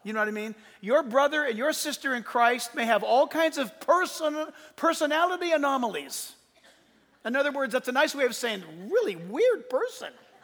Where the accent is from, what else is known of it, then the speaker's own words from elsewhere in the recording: San Diego, California, United States; And when I grew up, I was born in San Diego.